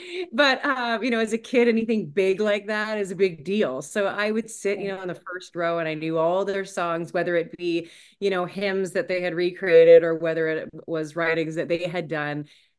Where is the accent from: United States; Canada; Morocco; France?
Canada; Abbotsford, British Columbia; Born and raised in Abbotsford, went to a ton of schools out there.